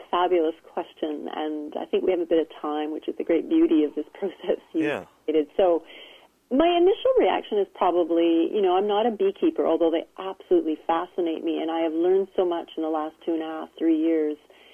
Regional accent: Pune, Maharashtra, India; born there; I was born in India in the old British hill station Pune, now called Pune, about 500 miles northwest east of Bombay, Mumbai.

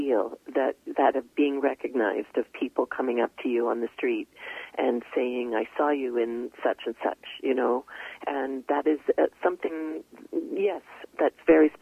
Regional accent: Halifax, Nova Scotia, Canada; Well, I grew up in Halifax

